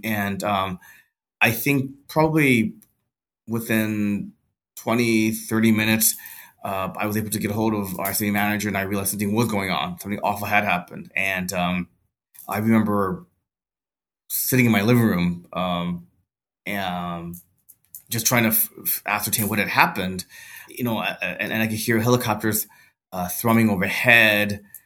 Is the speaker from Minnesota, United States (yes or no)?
no; Los Angeles, California, United States; And I grew up in Los Angeles. I grew up in the Los Angeles community of El Sereno, which is in northeastern Los Angeles.